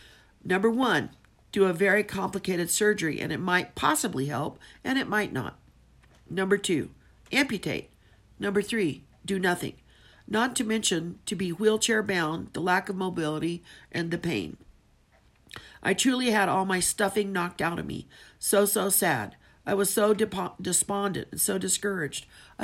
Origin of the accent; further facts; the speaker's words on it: Texas, United States; And I'm from Texas, and when we were kids, we would say, hightail it, get going, go somewhere, go quickly.